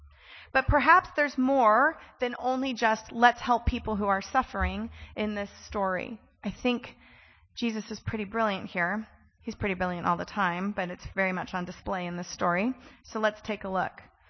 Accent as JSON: {"language": "English", "region": "California", "country": "United States", "said": "Also, he's Californian. I'm Californian."}